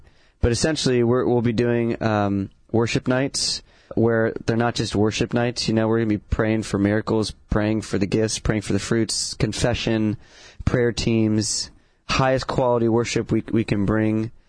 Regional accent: Ventura, California, United States; Yeah, I grew up in Ventura, and two awesome parents. Grew up Catholic.

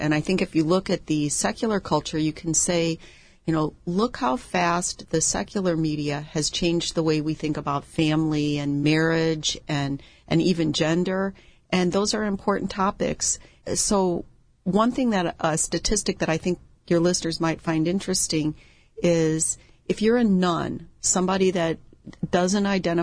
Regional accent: Chicago, Illinois, United States; I'm from Chicago where it's cold and snowy

